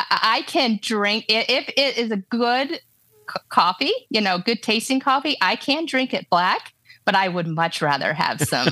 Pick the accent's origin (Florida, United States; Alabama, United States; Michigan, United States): Michigan, United States; I am the oldest of five. And so growing up in Michigan, we, of course, grew up in the country.